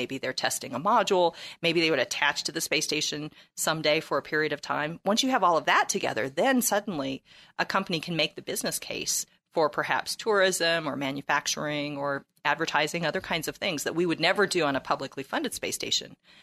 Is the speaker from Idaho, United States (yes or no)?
yes; Idaho, United States; being a Western girl, I was born in Idaho, so I grew up here and grew up learning about the Golden Spike and pioneers.